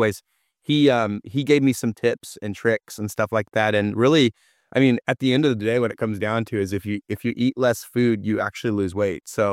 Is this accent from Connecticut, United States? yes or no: no; California, United States; I am. I'm from Northern California, and I can never say the word rural.